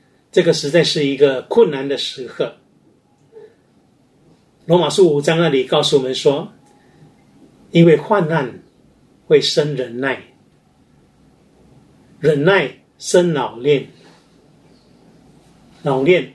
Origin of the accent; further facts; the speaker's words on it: Singapore; 在我们新加坡人民的社区的当中呢这个宗数却不多